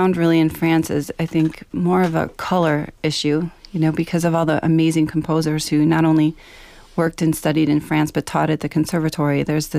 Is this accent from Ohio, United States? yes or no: no; Glen Ellyn, Illinois, United States; But I was born and raised in Chicago, and it's my hometown in Glen Ellyn.